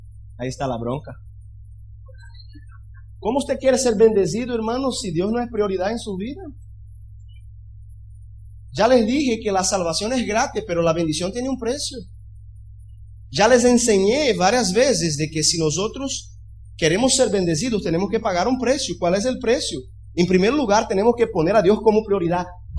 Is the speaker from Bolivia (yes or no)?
no; Brazil; Él vivió de misionero, misionero en 10 años en Brasil. 10 años fue misionero en mi país.